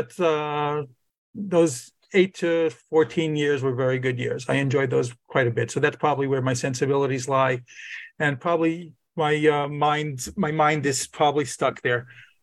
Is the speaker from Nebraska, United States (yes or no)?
no; Brooklyn, New York, United States; I grew up in Brooklyn. I'm a Brooklyn boy.